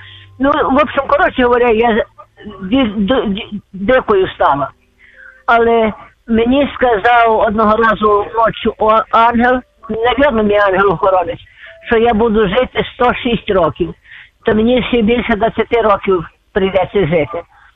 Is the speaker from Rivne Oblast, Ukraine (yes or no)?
no; Chernivtsi Oblast, Ukraine; я з Чернівецької області. Я живу в лісі одна, уже з 89-го року.